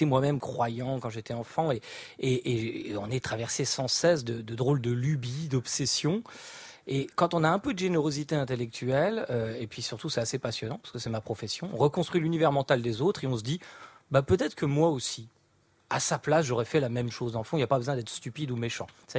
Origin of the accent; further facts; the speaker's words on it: Nancy, Grand Est, France; Parce que moi, je viens de Nancy.